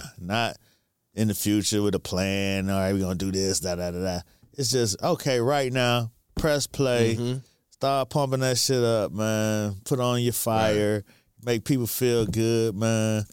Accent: United States; But I understand the joy. I grew up in America. I grew up under the rules of all this shit.

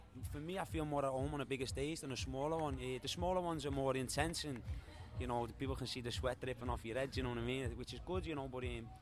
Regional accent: Liverpool, North West England, United Kingdom; I grew up in Liverpool

